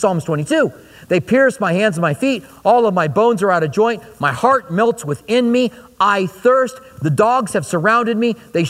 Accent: Clinton, Iowa, United States; born there; I was born in Clinton, Iowa. I can't change that no matter how hard I try.

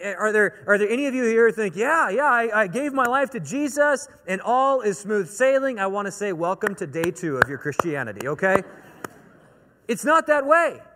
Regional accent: Portland, Oregon, United States; now in Orlando, United States; I'm living in Orlando, Florida. I grew up in Portland, Oregon, where there's Mount Hood.

